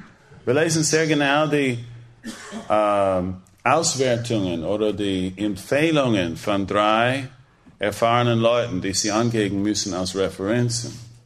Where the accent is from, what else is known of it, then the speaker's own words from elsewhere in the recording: Trentino-Alto Adige, Italy; Ich bin Südtiroler, ich möchte hier etwas unter Südtirolern tun.